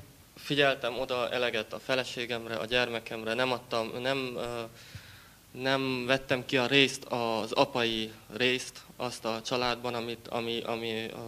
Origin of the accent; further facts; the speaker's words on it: Transylvania, Romania; Elmondta, hogy honnan jövök, Erdélyből származunk.